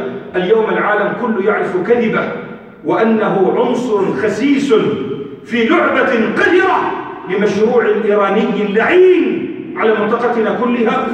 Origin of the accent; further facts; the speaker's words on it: Lebanon; للأسف هناك إرادة في بلدنا لبنان